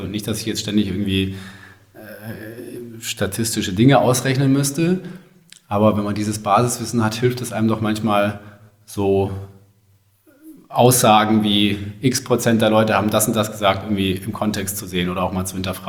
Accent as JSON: {"language": "German", "region": "Baden-Württemberg", "country": "Germany", "said": "ich komme aus dem Großraum Stuttgart und bin dann damals auch zum Studium nach Stuttgart gegangen, an die Hochschule der Medien"}